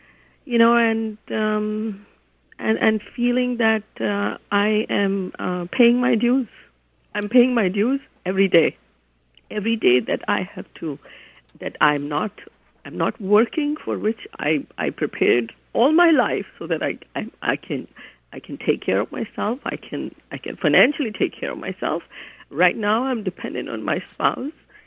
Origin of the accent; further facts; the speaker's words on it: India; moved away as an adult; now in United States; I was afforded a great opportunity to study in this country. I came from India